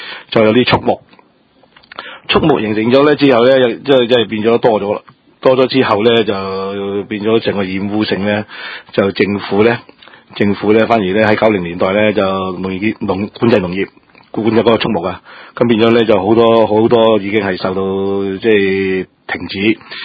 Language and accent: Cantonese; New Territories, Hong Kong; 我哋本身吓生于斯长于斯，由自大咧睇到嗰个新界上嘅发展。